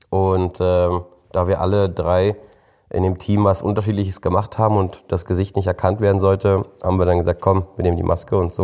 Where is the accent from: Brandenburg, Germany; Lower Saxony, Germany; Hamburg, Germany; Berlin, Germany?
Berlin, Germany; Und wir sind ja Berliner und da gibt es keinen Schlager, es gibt kein Volksfest, es gibt keinen Karneval. Da läuft halt Techno.